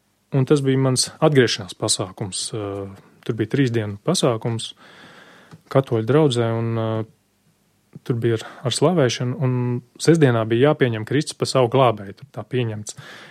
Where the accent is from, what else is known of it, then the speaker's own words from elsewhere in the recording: Ogre, Ogre Municipality, Latvia; teicu, esmu no Ogres